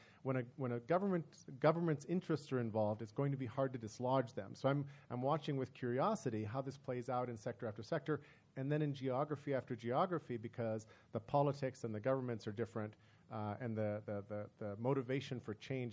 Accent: Argentina; also born or lived in South America; I grew up partly in South America, partly in Argentina.

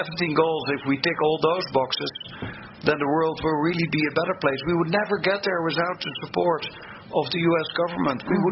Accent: Netherlands; accent: Dutch; English is a second language; if it occurs in the Netherlands, where you might have heard that rest of my accent, where I come from

